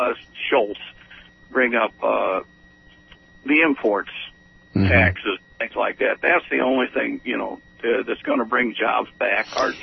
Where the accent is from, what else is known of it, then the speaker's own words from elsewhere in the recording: Toledo, Ohio, United States; Well, I'm not from Kenton. That's why. I'm from Toledo, and I'm a screaming liberal in a town that just has no clue.